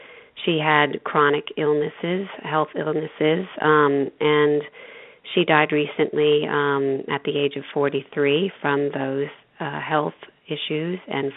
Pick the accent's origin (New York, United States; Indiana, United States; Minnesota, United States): New York, United States; In any event, I grew up in New York, and both of my parents were dysfunctional.